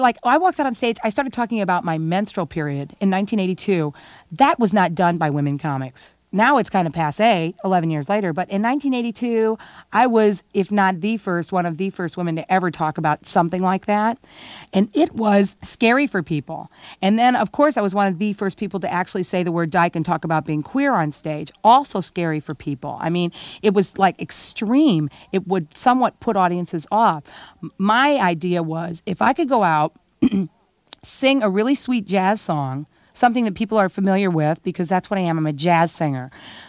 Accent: Belleville, Illinois, United States; I grew up in a little town that has been surrounded by an information-proof shield since about 1958, okay? And that's Belleville, Illinois.

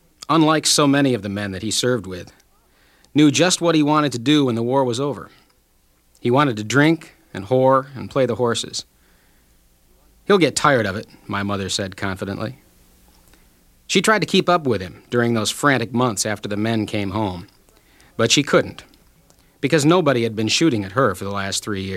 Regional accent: Gloversville, New York, United States; I grew up in upstate New York, as you might imagine, in a small town called Gloversville that was famous for all sorts of leather goods, particularly gloves.

